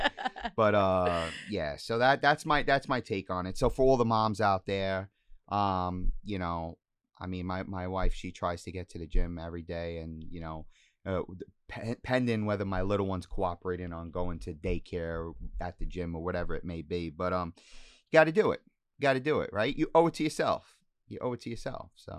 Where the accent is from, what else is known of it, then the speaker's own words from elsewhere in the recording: Staten Island, New York, United States; some back in my hometown in Staten Island.